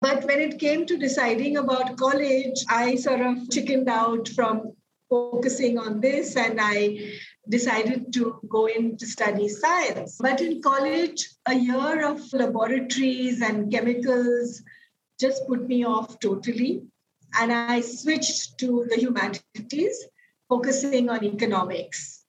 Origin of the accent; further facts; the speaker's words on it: Mumbai, Maharashtra, India; growing up in Bombay, you know how it is